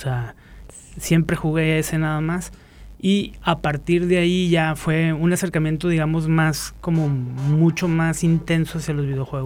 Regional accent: Mazamitla, Jalisco, Mexico; Yo me crié en Mazamitla, entonces son experiencias bien diferentes a las de la ciudad de aquí

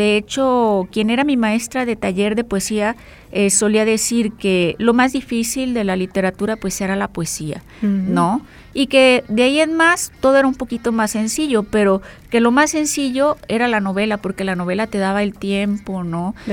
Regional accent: Colima, Mexico; Soy de Colima. No, te estoy hablando de los 80

